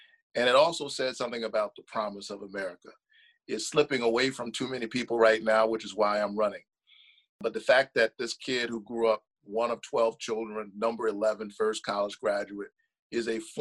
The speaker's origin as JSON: {"language": "English", "town": "Savannah", "region": "Georgia", "country": "United States", "said": "I am a proud Georgian. I'm from Savannah, Georgia."}